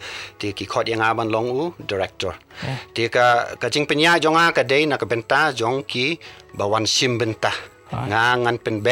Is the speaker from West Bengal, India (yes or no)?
no; Mawlai, Meghalaya, India; I was born in Molai. Yes, back in 1964. My parents lived in Molai from 64 till 77. So my Khasi was like any Khasi boy from Molai.